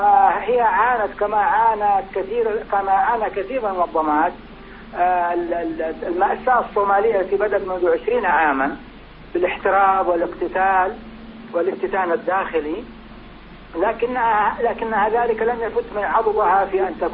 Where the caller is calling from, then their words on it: Jeddah, Makkah Province, Saudi Arabia; أنا بحدثك من جدة